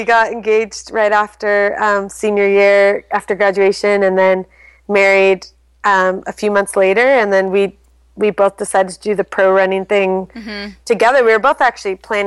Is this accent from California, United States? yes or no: yes; Santa Rosa, California, United States; I grew up in Santa Rosa in Northern California, kind of in the wine country near Sonoma.